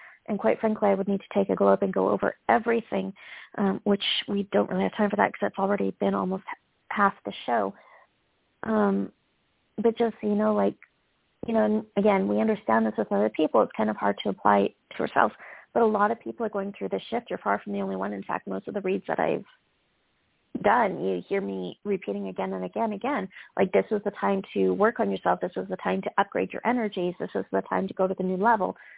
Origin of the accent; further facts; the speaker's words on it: Canada; I'm from Canada.